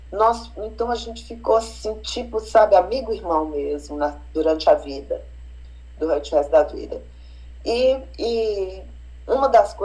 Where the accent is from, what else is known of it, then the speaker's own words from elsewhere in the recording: Belo Horizonte, Minas Gerais, Brazil; olha, eu sou de Belo Horizonte.